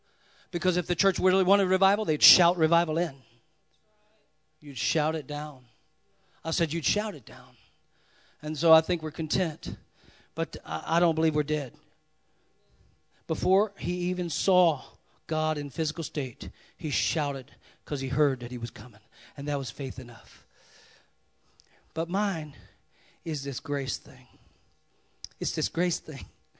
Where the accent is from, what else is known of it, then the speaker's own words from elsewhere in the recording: Louisiana, United States; I'm from Louisiana. The biggest mountain was an anthill.